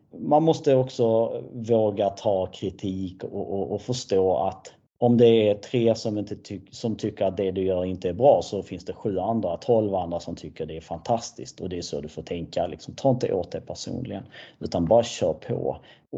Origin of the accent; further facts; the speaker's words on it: Malmö, Skåne, Sweden; körde mig till och från träningen hemma i Malmö i över 6 månader